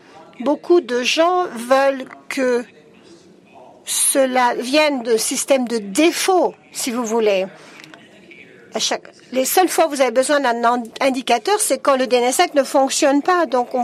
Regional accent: Morocco; Je suis du Maroc.

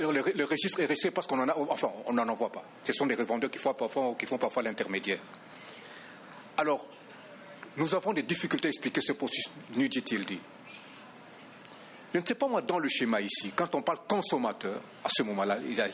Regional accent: Kinshasa, DR Congo; je suis de Kinshasa.

